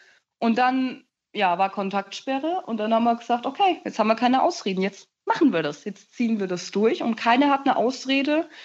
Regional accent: Germany; born there; Deutschland? Ich bin hier geboren, was willst du von mir eigentlich? Ich spreche perfektes Deutsch.

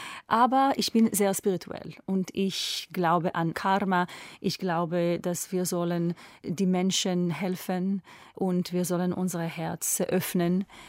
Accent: Israel; born there; German is a second language; Und meine Eltern sind schon in Israel geboren und ich bin auch in Israel geboren

